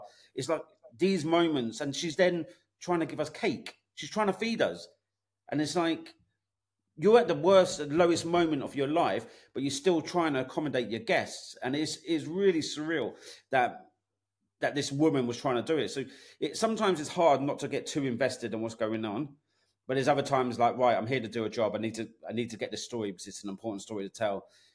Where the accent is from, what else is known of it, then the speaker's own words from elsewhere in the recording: United Kingdom; especially being British